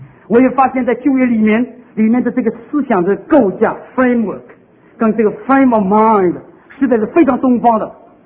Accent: China; 我是基督徒，但是我为什么是中国人呢？

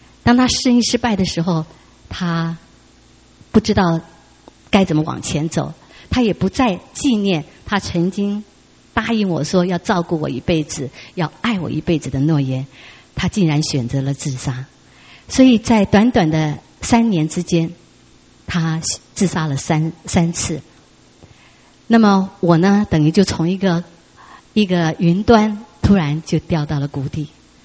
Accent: Taiwan; moved away as an adult; 其实呢我 并不是新加坡人，我是真正的土生土长的台湾人。我是在台湾出生长大，但是在1970年的时候呢，我就离开家乡到国外去演唱。那么当时呢，第一站就到了新加坡。

